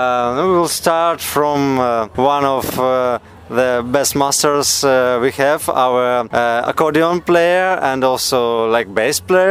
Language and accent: English; Odesa, Odesa Oblast, Ukraine; English is a second language; we are guys from Ukraine, from the one of the most special cities, Odessa.